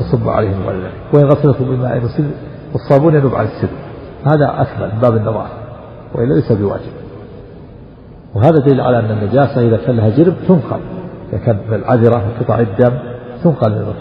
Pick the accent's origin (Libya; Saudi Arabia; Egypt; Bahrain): Saudi Arabia; Najd; وفي القبر يكون رأسه شمالا كما عندنا في نجد يكون مستقبل القبلة